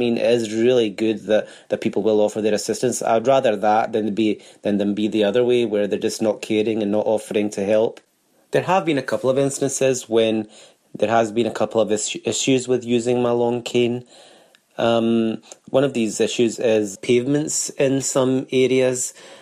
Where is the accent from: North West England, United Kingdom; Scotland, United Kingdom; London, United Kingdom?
Scotland, United Kingdom; Glasgow; I'm from Glasgow